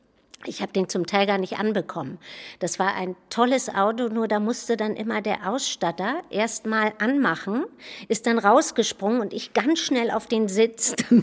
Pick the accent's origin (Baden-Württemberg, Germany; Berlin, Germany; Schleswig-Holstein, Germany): Schleswig-Holstein, Germany; Ja, oder bei Hamburg, ne? In Bagdeheide.